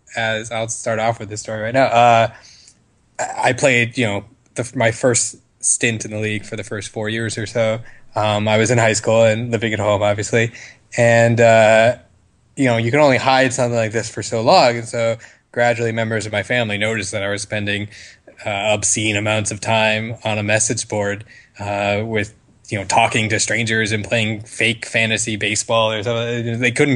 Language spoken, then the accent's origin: English; New York, United States; I'm from New York, so I have more familiarity with that anyway. So, I mean, the Midwest is cute and charming, but I'm not too upset to go back home.